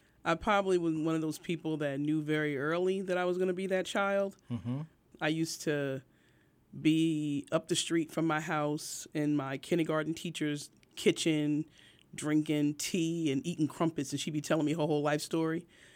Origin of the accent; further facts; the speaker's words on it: East Orange, New Jersey, United States; Born and raised in East Orange.